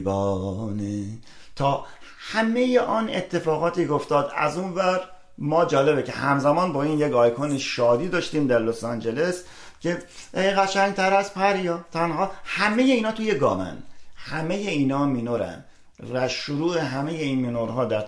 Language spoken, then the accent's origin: Persian; Iran; moved away; چون من از ایران مهاجرت کردم.